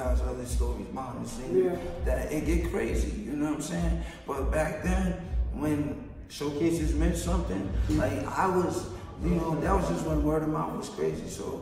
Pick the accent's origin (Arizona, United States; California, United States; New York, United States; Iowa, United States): New York, United States; Far Rockaway; I'm from Cornega Avenue, Beach 22nd Street.